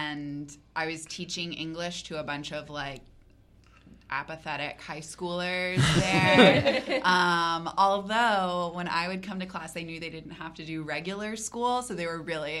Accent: Austin, Texas, United States; I grew up here in Austin.

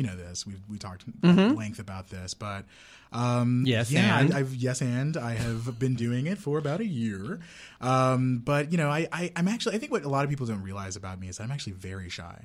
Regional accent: Austin, Texas, United States; also born or lived in Houston; I grew up in Austin. I was born in Houston, in Austin, Texas.

